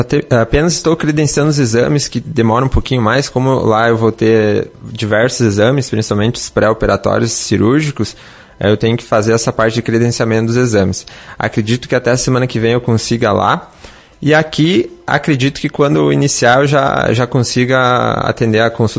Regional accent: Sarandi, Rio Grande do Sul, Brazil; also born or lived in Porto Alegre; now in Lagoa Vermelha, Brazil; eu sou natural de Sarandi, eu estava residindo em Porto Alegre nos últimos 3 anos, de 2018 a 2020, na verdade, começo de 2021, quando eu terminei a residência médica.

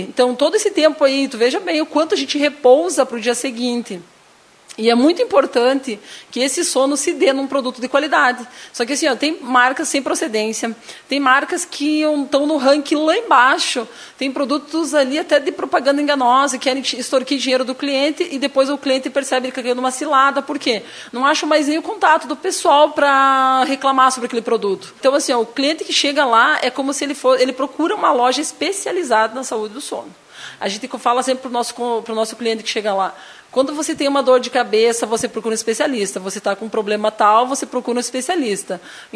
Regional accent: Constantina, Rio Grande do Sul, Brazil; now in Lagoa Vermelha, Brazil; aqui em Lagoa Vermelha, porque eu não sou natural daqui, né, Júnior? Eu sou natural de Constantina, e eu vim para cá, tem 20 anos que eu vim embora para Lagoa Vermelha, né? Eu vim para cá já faz um tempo, já sou lagoense, agora já me considero.

